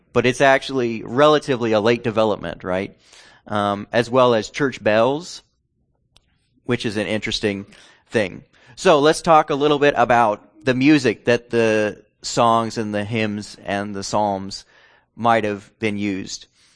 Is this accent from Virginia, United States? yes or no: yes; Abingdon, Virginia, United States; also born or lived in Bay City; I'm from Bay City, Michigan. What am I saying? But anyway, I grew up in Abingdon, Virginia.